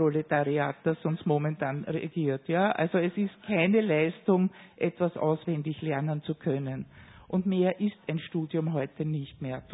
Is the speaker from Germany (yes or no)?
no; Vienna, Austria; ich komme aus Wien und erlebe das aus Otterkring direkt, ganz hautnah.